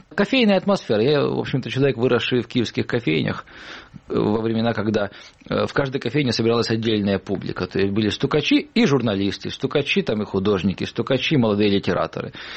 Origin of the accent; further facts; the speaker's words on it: Saint Petersburg, Russia; born there; Родился в Ленинграде, в семье военного летчика-испытателя. Я в 61-м году родился